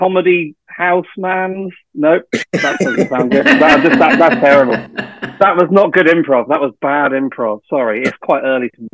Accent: England, United Kingdom; I'm from England

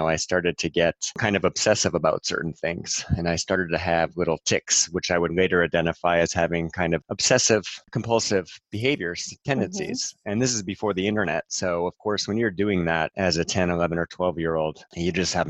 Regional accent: New Hampshire, United States; born or raised there

